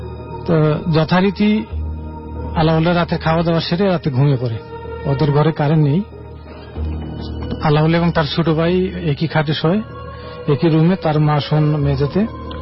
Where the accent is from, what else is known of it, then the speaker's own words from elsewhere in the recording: Uttar Charhamu, Sylhet Division, Bangladesh; now in Dhaka, Bangladesh; তো আমার গ্রামের বাড়ি হচ্ছে হবিগঞ্জ সদর উপজেলার উত্তর চরহামু গ্রামে।